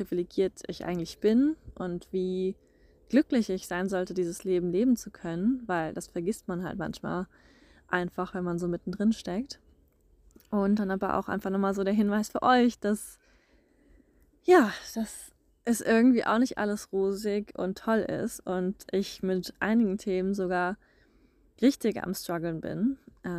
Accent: Germany; wenn ich nochmal Deutschland und meine Heimat so durch seine Augen sehe

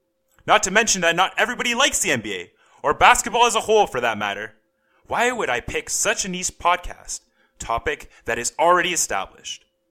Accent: Ontario, Canada; now in Toronto, Canada; Growing up in the Greater Toronto area, I had to support the Raptors. And now that I live in Toronto itself

